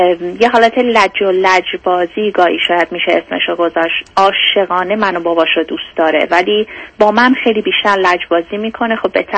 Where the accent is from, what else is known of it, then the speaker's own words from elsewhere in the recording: Iran; now in United States; یه 7 سالی هم هستش که از ایران مهاجرت کردیم به آمریکا.